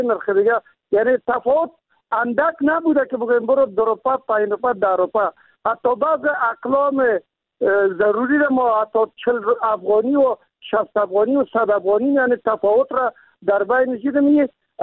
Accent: Kabul, Afghanistan; خودم شخصا مسکونه کابل و باشنده کابل و متولد کابل هستم

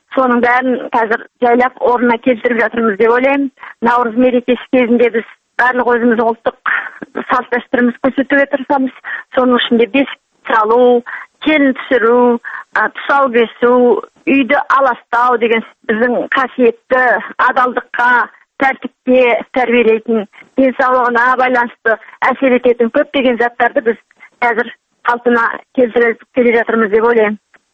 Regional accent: Taraz, Jambyl Region, Kazakhstan; born there; Бұл кітабымды мен туған жерім Тараз қаласының туыстары

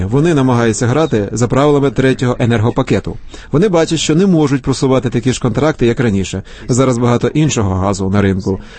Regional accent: Czechia; Ukrainian is a second language

